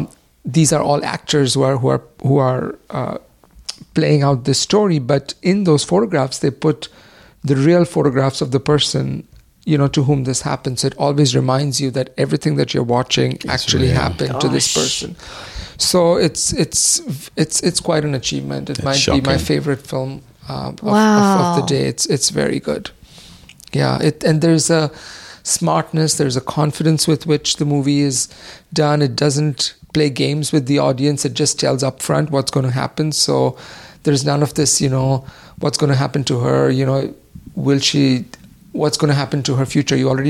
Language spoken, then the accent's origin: English; India; growing up in India